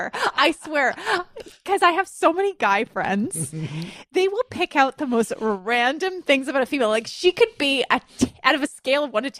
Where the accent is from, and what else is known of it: Canada